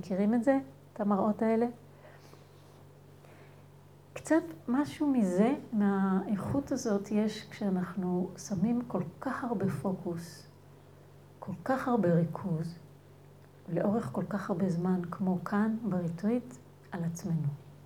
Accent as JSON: {"language": "Hebrew", "region": "Northern District", "country": "Israel", "tie": "born or raised there", "said": "כשהייתי קטנה בקיבוץ, גדלתי בקיבוץ בצפון"}